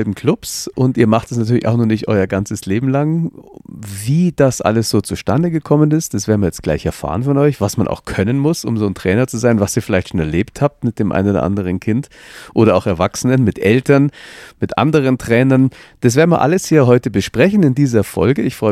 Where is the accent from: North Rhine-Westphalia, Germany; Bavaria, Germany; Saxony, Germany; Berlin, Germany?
Bavaria, Germany; Munich; Also ich bin in München zur Schule gegangen, da musst du natürlich erst mal ein paar Kilometer fahren, bis du dann einen Lift hast.